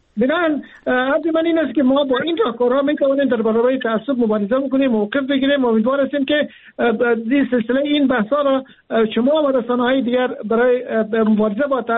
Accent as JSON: {"language": "Persian", "country": "Afghanistan", "said": "ما افغان هستیم، ما فرزندان افغانستان هستیم و ما در جغرافیای کشور به نام افغانستان زندگی میکنیم"}